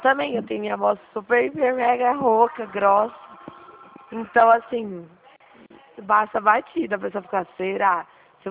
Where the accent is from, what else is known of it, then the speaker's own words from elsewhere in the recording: Dracena, São Paulo, Brazil; Eu sou de Dracena. Aqui também é quente.